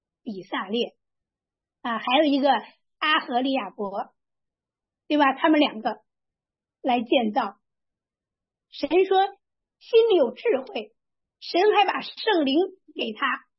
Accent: China; 这就是我们都是中国人啊

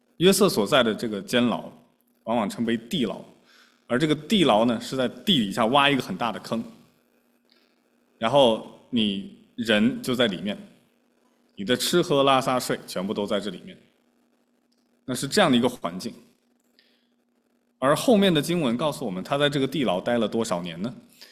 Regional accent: China; 我们中国人就有一句话叫伴君如伴虎

